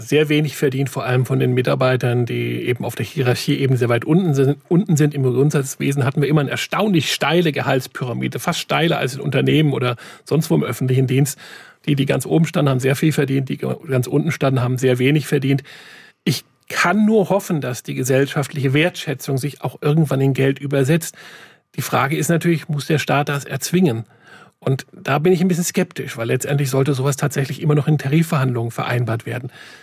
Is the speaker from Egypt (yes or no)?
no; Rhineland, Germany; ich als Rheinländer vielleicht weniger als andere